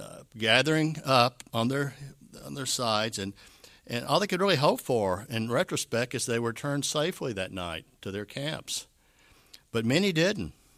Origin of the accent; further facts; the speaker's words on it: Tennessee, United States; You know, I grew up in Tennessee. Tennessee, what you'd call a border state.